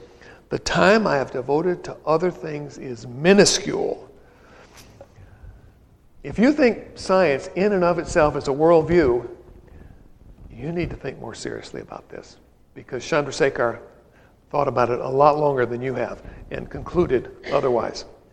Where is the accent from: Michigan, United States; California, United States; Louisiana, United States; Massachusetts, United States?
Michigan, United States; Grand Rapids; Growing up in the Midwest, something people do. And the church that I grew up in was really a good one. Grace Episcopal Church in Grand Rapids, Michigan.